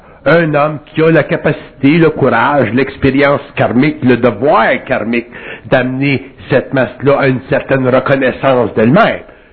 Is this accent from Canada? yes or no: yes; Quebec, Canada; je viens du Canada québécois, ou du Canada, dans une situation où la guerre n'existe pas